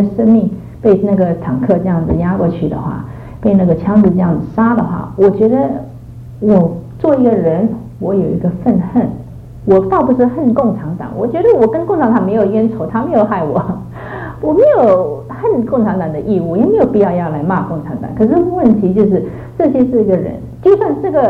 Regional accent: Singapore; 可是我是新加坡长大，那个新加坡也有一些庙寺，我曾经也去参观过

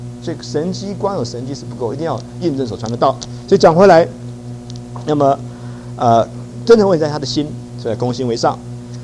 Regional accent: China; 我们中国人特别讲丈夫在一起，不管去地狱我也要地狱跟他在一起受苦了

